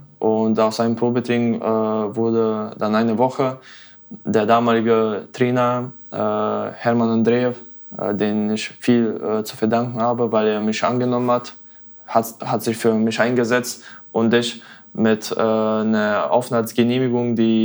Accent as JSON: {"language": "German", "country": "Bosnia & Herzegovina", "lives_now": "Meppen, Germany", "said": "Also ich komme aus Bosnien, aus einem Dorf. Und das ist auch ähnlich wie Meppen. Aber Meppen ist deutlich größer als mein Dorf. Aber trotzdem so familiär, alles familiär."}